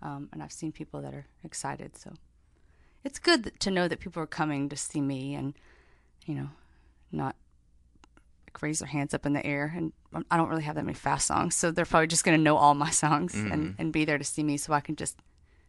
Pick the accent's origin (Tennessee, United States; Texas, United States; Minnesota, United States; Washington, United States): Tennessee, United States; Knoxville; now in Nashville, United States; Yes, I live in Nashville. I'm from Knoxville, but live in Nashville.